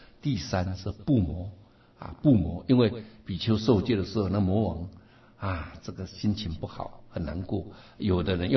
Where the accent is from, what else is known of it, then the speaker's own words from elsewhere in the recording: China; 那我们中国人呢，听说这个贴夹都，哎呀，我们都觉得好像，对不对？我们小时候也是一样的啊。